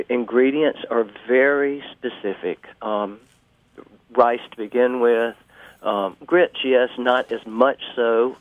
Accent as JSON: {"language": "English", "region": "South Carolina", "country": "United States", "tie": "born or raised there", "said": "When I was growing up in the Lowcountry, there were over 300 varieties of cowpeas being grown."}